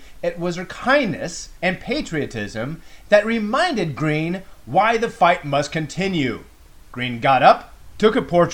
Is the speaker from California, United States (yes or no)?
yes; San Diego, California, United States; Like, I'm from San Diego, where it's always sunny and warm, so I guess I just don't get the concept here.